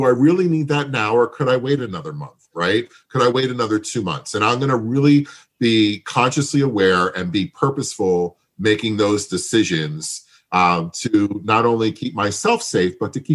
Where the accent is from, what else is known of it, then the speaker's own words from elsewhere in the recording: Jim Thorpe, Pennsylvania, United States; also born or lived in Brooklyn; I was born in Brooklyn. I moved around quite a bit. And as a kid, I moved from Brooklyn to Jim Thorpe. There was incredible culture shock there, moving from there to the Poconos, the southern edge of the Poconos and the woods